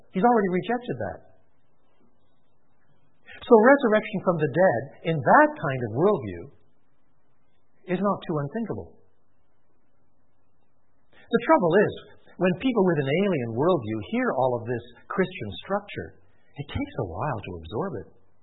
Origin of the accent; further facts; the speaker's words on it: Quebec, Canada; Now, I was brought up in French Canada, so I can do this business.